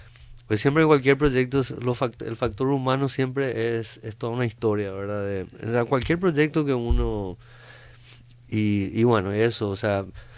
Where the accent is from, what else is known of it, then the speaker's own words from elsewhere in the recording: Paraguay; Nosotros tenemos que tocar como paraguayos para que en Inglaterra les interese.